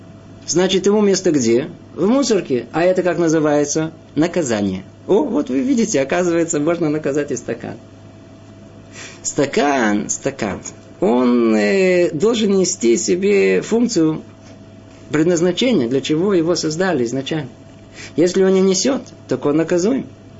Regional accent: Russia; moved away; особенно мы из России приехали, и там воспитание было, как правило, посредством наказания.

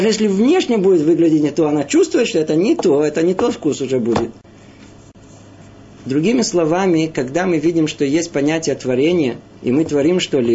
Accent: Russia; moved away; особенно мы из России приехали, и там воспитание было, как правило, посредством наказания.

